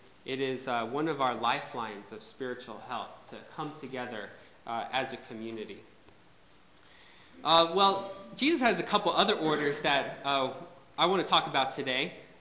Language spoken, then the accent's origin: English; United States; It's something that I've heard my whole life growing up in America.